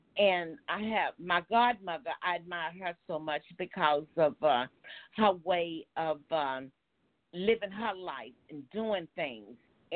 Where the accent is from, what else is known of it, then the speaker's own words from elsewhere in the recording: Houston, Texas, United States; Okay, I grew up in Houston, Texas.